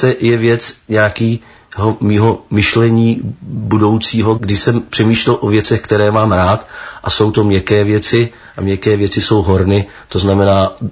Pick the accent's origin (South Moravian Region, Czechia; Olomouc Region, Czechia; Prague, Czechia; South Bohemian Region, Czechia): South Bohemian Region, Czechia; Jsme Jihočeši, ale hrajeme český písničky.